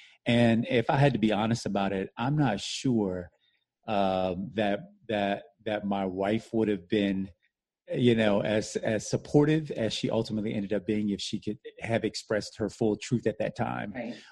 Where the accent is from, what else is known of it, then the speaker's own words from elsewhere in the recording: Miami, Florida, United States; I was born in Miami, Florida. Grew up in an area called Richmond Heights, which is at the bottom in Miami. Working class area.